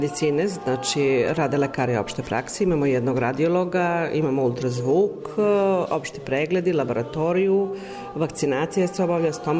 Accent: Niš, Southern and Eastern Serbia, Serbia; Ja sam iz Niša, radim ovdje dve nedelje, ne.

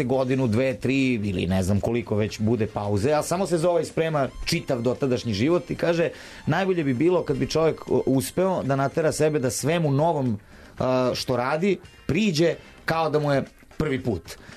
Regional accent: Serbia; Vidi, ja sam čovek Srbin i ja se ne bavim očekivanjima.

